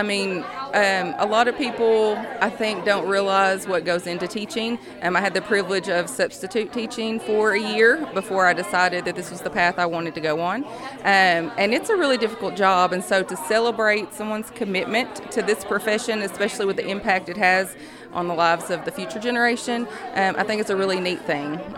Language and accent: English; Marianna, Arkansas, United States; now in Jonesboro, United States; Originally, I'm from Marianna, Arkansas, but I've been in the Jonesboro area since 98.